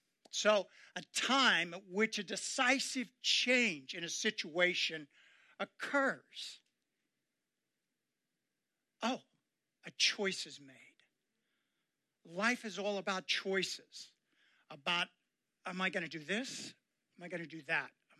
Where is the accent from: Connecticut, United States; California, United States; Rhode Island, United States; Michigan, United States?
California, United States; So I grew up in Northern California. I know I don't have blonde hair. I was a towhead when I was born.